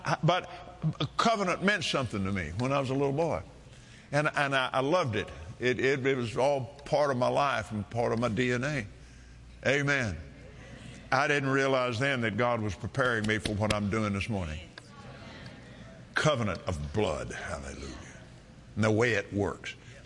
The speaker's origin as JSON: {"language": "English", "country": "United States", "said": "Now, I'm Native American."}